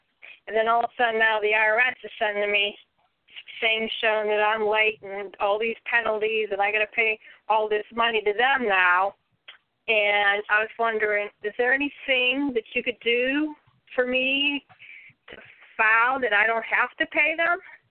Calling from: Cheswick, Pennsylvania, United States; Pennsylvania.

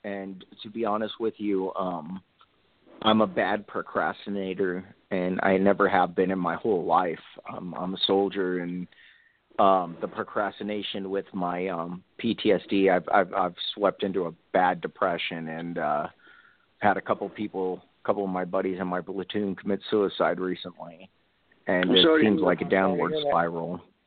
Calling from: Los Angeles, California, United States; I'm actually not calling from Seattle. I'm actually calling from Los Angeles.

